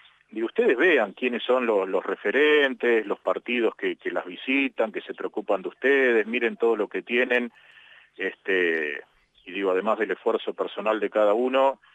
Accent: Buenos Aires, Argentina; moved away; yo soy de Buenos Aires, ¿no? Vine ahora el año que viene, hace 20 años que vivo aquí.

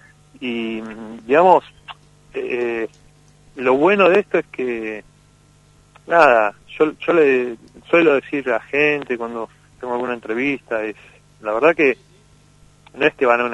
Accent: Argentina; que hayamos ganado ese premio como película, como argentino.

